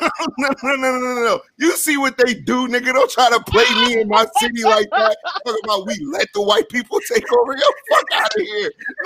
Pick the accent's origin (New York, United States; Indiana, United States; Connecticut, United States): New York, United States; now in North Carolina, United States; I'm from New York. That's where I'm from.